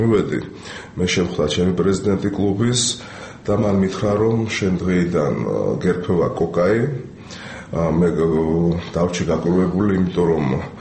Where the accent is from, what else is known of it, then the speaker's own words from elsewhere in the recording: Sukhumi, Abkhazia, Georgia; moved away; also born or lived in Tbilisi; დიახ, მე ეს სოხუმელი ვარ წარმოშობით. ეს ტრაგედია რომ მოხდა აფხაზეთის ზურთან დაკავშირებით, მაშინ გადმოვიდა ჩემი ოჯახი თბილისში